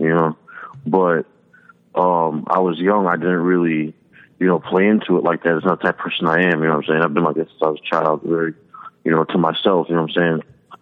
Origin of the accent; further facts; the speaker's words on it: Florissant, Missouri, United States; I grew up in Florissant, which is right next to Ferguson, where it was 95% white.